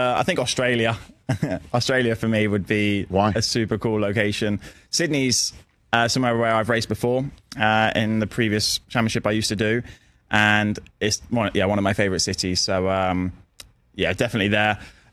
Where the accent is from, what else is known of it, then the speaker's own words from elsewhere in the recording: London, United Kingdom; Racing in my hometown in London for the end of the season.